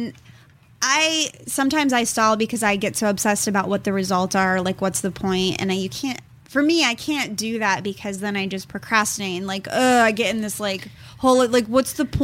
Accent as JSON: {"language": "English", "region": "Colorado", "country": "United States", "tie": "born or raised there", "said": "Yeah, it's sort of based on my hometown, but my hometown's not like white trash."}